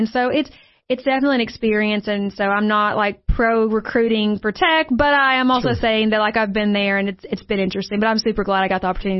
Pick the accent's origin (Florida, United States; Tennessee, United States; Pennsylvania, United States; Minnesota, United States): Tennessee, United States; Cookeville; I was born and raised in Cookeville. So, yes, been here for 33 years.